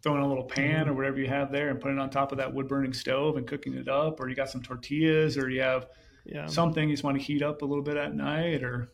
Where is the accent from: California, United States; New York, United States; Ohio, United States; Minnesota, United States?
Minnesota, United States; And because I wasn't fortunate to grow up in the West. I grew up in Minnesota.